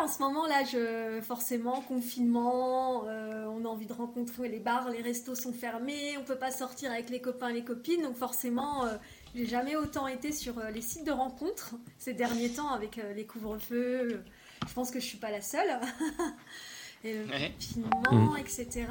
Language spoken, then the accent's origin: French; Bordeaux, Nouvelle-Aquitaine, France; Bah oui, parce que moi, à la base, je suis de Bordeaux